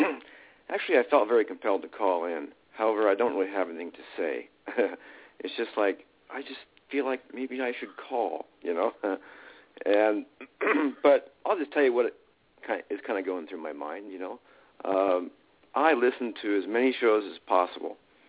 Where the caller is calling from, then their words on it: Medford, Oregon, United States; I'm Medford